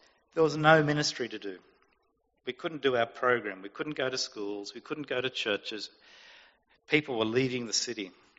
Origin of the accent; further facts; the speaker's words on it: Tamworth, New South Wales, Australia; Growing up in Tamworth, I didn't attend a church. Now, this is a true story. My dad was president of the Tamworth RSL for many years. And we belonged to the Tamworth RSL Fishing Club.